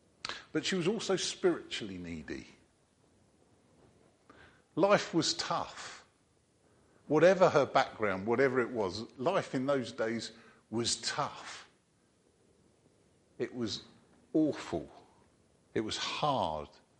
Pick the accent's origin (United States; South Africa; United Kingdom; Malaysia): United Kingdom; England; We're English. Gets above 20 degrees, we're melting.